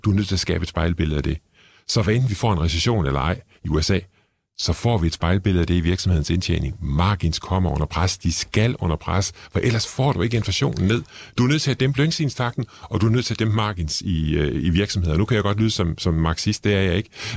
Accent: Struer, Central Denmark Region, Denmark; jeg kommer fra Struer

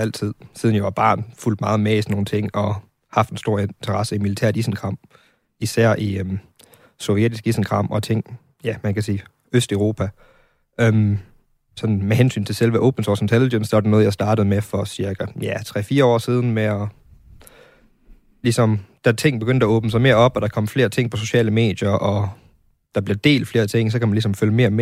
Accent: Aalborg, North Denmark Region, Denmark; Jeg er 28 år fra Aalborg.

